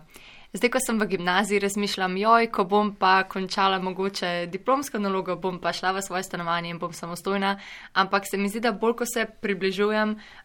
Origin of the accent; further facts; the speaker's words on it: Ljubljana, Central Slovenia, Slovenia; ker sem iz Ljubljane in mislim študirati v Ljubljani